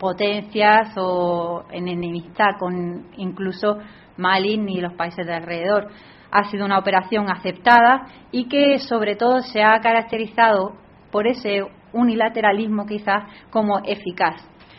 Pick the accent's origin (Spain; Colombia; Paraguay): Spain; Granada, Andalusia; also born or lived in La Línea; yo soy de Granada, nací en La Línea, en Cádiz